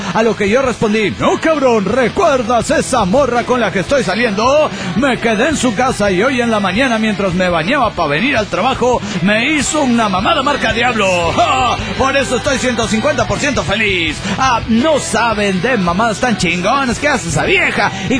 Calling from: Banfield, Buenos Aires Province, Argentina; de Banfield, provincia de Buenos Aires.

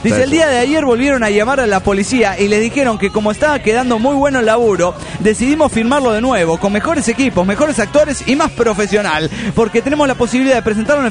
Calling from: Ecatepec, State of Mexico, Mexico; soy de PEM de Catepec, México.

